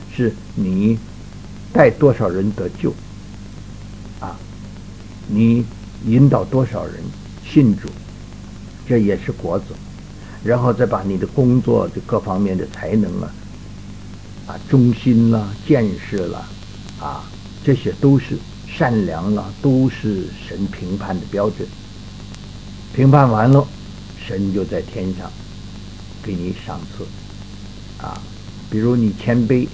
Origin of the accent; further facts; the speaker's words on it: China; 要光宗耀祖嘛，啊，我们中国人都说了啊